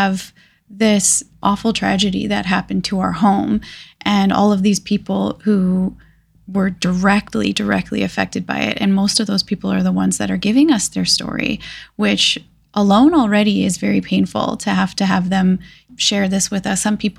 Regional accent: Hawaii, United States; So I was raised on Maui. I moved here when I was very young, around like 10 years old, and finished all of my school years here, graduated from St. Anthony in Wailuku, and stayed on island for a little bit

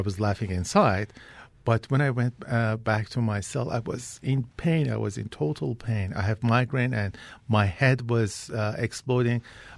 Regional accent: Iran; I mean, when I was growing up in Iran

